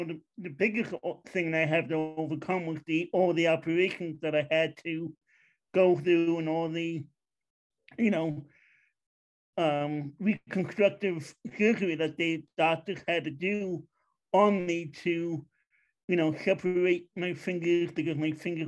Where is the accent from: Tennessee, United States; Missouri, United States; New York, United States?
New York, United States; now in Pennsylvania, United States; I'm originally from New York. I moved to Pennsylvania in November of 2020.